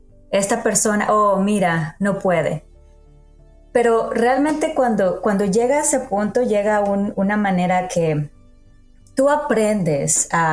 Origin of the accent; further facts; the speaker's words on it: Mexico; sobre todo viviendo en México, porque tus escuchas no saben, pero crecí en México